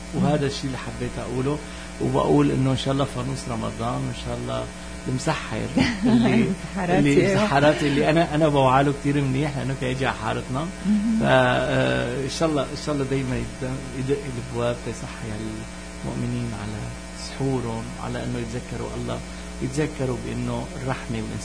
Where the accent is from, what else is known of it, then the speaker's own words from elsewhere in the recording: Aleppo, Aleppo Governorate, Syria; أنا حلبي بس ما بعرف تماما ايش الطريقة